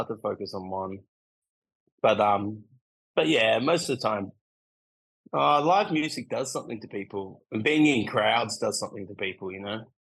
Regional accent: Sydney, New South Wales, Australia; now in Melbourne, Australia; I grew up in Sydney my whole life.

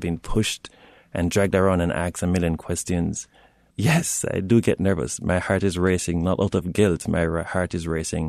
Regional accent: Jamaica; I never had to think about these rules growing up in Jamaica.

